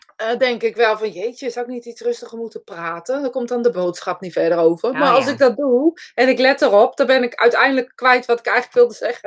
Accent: Netherlands; accent: Utrecht; Mensen altijd vielen over mijn Utrechtse accent.

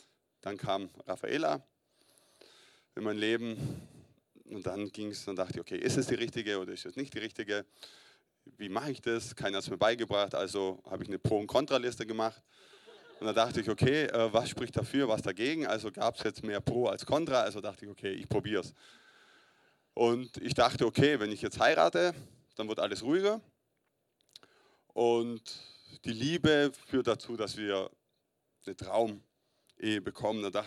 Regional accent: Heidenheim an der Brenz, Baden-Württemberg, Germany; born there; Ich bin 38, bin in Heidenheim an der Brenz geboren.

